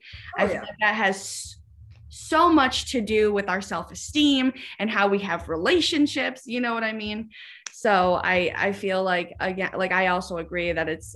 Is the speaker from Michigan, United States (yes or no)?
yes; Michigan, United States; where I live, especially where I grew up in Northern Michigan, it's like, there are so many small-minded conservative people